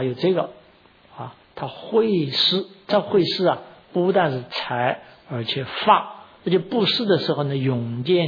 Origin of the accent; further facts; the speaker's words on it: Chongming, Shanghai, China; 我家乡有一个，我们称他为啊叫崇明圣人啊